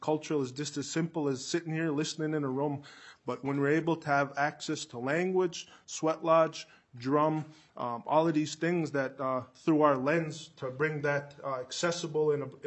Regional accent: Red Lake, Minnesota, United States; now in Minneapolis, United States; I'm from Red Lake. I live in South Minneapolis.

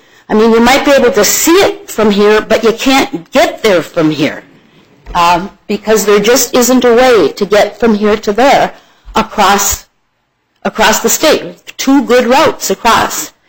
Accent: Duluth, Minnesota, United States; And she being a ranger, so to speak, and me being growing up in the Duluth area, I really appreciate that.

